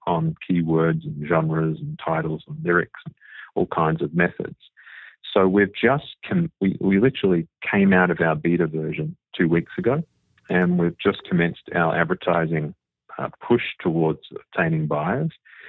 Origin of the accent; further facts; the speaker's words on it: Australia; predominantly I grew up in Australia and had a reasonably successful time as a producer and songwriter there.